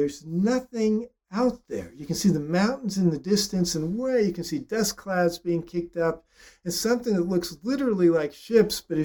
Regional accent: Tarzana, California, United States; And that brings me back to the San Fernando Valley, which is another place where I grew up. I grew up in Tarzana, which is named after the old Edgar Rice Burroughs estate.

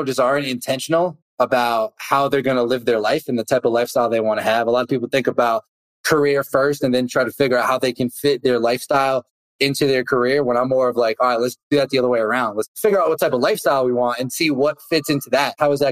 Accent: Boston, Massachusetts, United States; I grew up around the Boston area, so I was going out there every weekend trying to meet guys, meet girls, and just be social.

